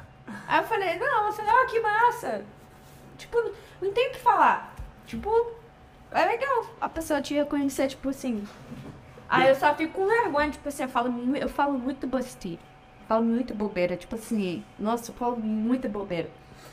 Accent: United States; Pra quem conhece, sabe que a gente é dos Estados Unidos.

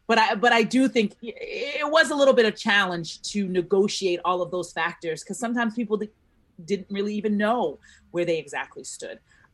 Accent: Boston, Massachusetts, United States; because I'm from Dorchester, we are one of the more hard hit neighborhoods within Boston

